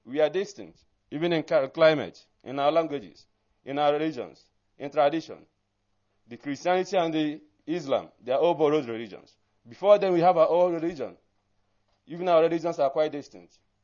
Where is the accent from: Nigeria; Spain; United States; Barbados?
Nigeria; now in Germany; I told them I'm a Biafra, I'm not a Nigerian.